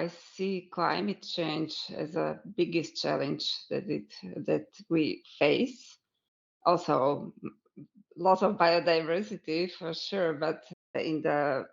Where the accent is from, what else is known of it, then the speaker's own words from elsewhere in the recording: Slovakia; now in Austria; I am from Slovakia and living in Austria